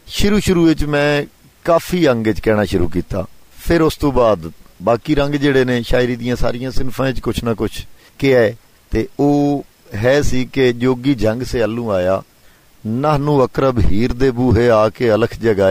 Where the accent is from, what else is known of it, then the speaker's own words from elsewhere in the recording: Okara, Punjab, Pakistan; also born or lived in Head Sulemanki; ਅਜਦਾਦ ਜਿਹੜੇ ਨੇ, ਵੱਡੇ ਨੇ ਜਿਹੜੇ, ਉਹ ਹੈਡ ਸੁਲੇਮਾਨ ਕੀ ਜ਼ਿਲ੍ਹਾ ਉਕਾੜਾ, ਉੱਥੋਂ ਦੇ ਰਿਹਾਇਸ਼ੀ ਸਨ। ਮੇਰੀ ਜੰਮਣ ਭੂਮੀ ਜਿਹੜੀ ਏ ਉਹ ਹੈਡ ਸੁਲੇਮਾਨ ਕੀ ਏ। ਫਿਰ ਮੈਂ ਪ੍ਰਾਇਮਰੀ ਤੱਕ ਉਕਾੜਾ ਸ਼ਹਿਰ ਚ ਪੜਿਆ